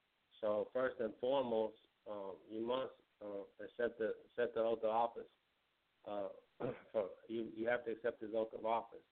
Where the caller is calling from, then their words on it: Chicago, Illinois, United States; Well, Chicago.